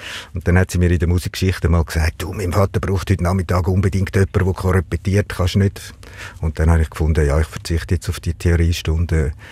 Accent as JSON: {"language": "German", "region": "Zurich", "country": "Switzerland", "tie": "born or raised there", "said": "Ja, ich bin am Zürichsee aufgewachsen."}